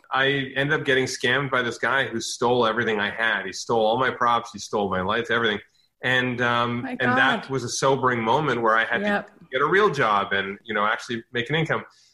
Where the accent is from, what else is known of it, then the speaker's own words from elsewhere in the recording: Canada; We're Canadian robots.